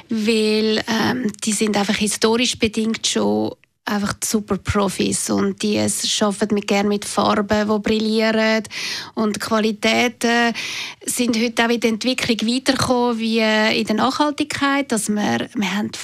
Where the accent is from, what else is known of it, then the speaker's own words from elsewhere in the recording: Switzerland; also bei uns in der Schweiz sieht man ja eigentlich immer den beigen Stuhl